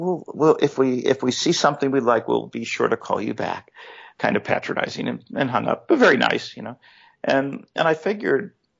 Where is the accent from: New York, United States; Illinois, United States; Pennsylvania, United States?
Pennsylvania, United States; Pittsburgh; I'm the magician from Pittsburgh.